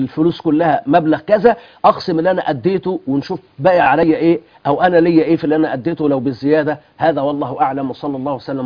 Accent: Egypt; عندنا في مصر هنا

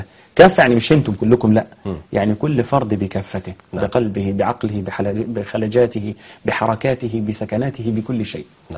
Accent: Egypt; إحنا مثلا عندنا في مصر

